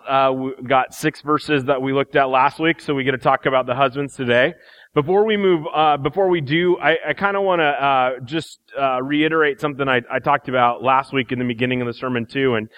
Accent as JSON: {"language": "English", "region": "Midwest", "country": "United States", "tie": "born or raised there", "said": "Because I grew up in the Midwest, and I worked for a bank"}